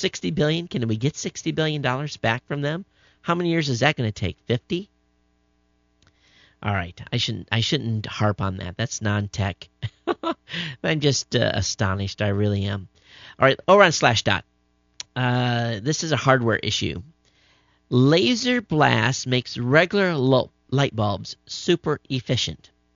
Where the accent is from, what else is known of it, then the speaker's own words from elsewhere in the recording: Michigan, United States; I'm originally from Michigan.